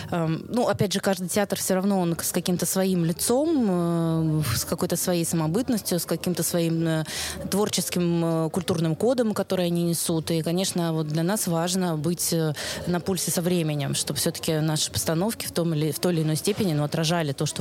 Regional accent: Tallinn, Harju County, Estonia; мы из Таллина приехали, и все-таки это учебный период, то мы не смогли приехать на весь фестиваль.

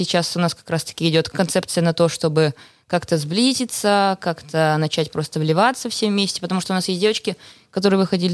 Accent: Estonia; Вот я из Эстонии там была одна.

